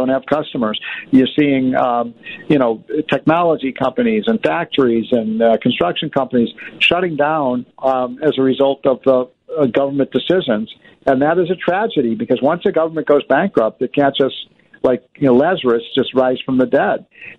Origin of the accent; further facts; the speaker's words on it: Illinois, United States; states like New York, New Jersey, Connecticut, Illinois, my home state, they have by far the highest death rate.